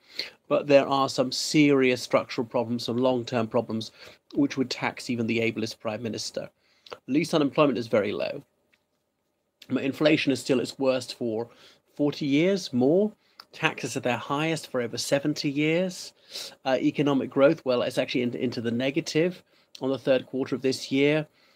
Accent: Ireland; from Ireland.

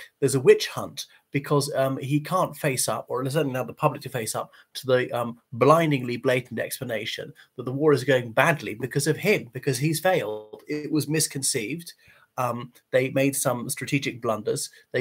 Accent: Ireland; from Ireland, so thank you for tuning in once again.

